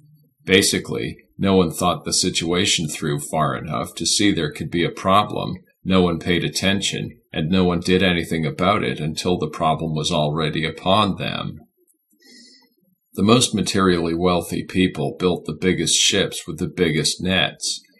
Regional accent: East Coast, United States; I grew up on the East Coast and so did my mother.

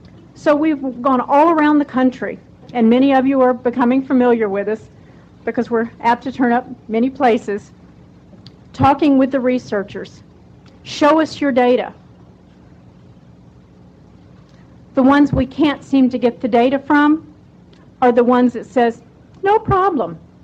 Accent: Atlanta, Georgia, United States; I'm from Atlanta, Georgia. I've always been proud of the CDC.

